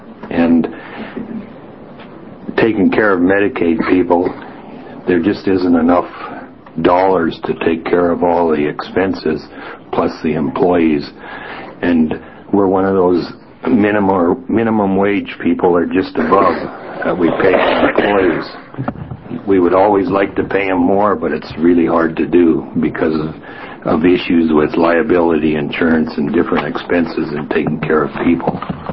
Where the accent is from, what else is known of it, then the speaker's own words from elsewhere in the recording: Salem, Oregon, United States; We're from Salem.